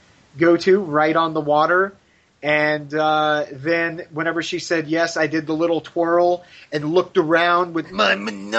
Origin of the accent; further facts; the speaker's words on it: United States; I've met Mr. Robert Duffin in person, you guys, and I'm from America. I traveled all the way to the UK.